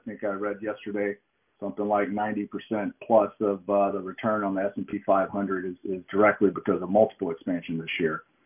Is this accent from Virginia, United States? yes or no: no; Texas, United States; I was raised in South Texas. My dad was a rancher and a farmer